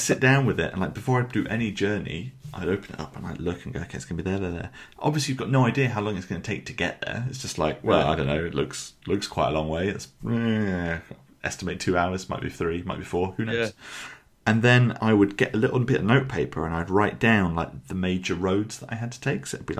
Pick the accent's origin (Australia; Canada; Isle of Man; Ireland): Isle of Man; I grew up on the Isle of Man, so there weren't really many roads.